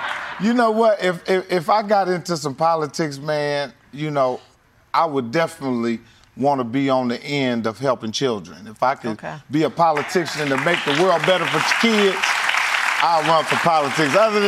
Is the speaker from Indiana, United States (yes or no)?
yes; Indianapolis, Indiana, United States; Yeah, in Indianapolis. Yeah, shout out to my hometown, Indianapolis, Indiana. And I've been buying homes in that city for about 25 years.